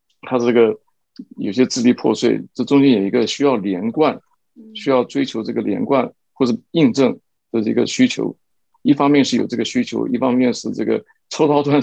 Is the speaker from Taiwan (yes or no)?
yes; Taiwan; born there; 我是台湾出生的，是台湾的这个所谓的外省人嘛。父母是从小时候在解放的时候的，到台湾。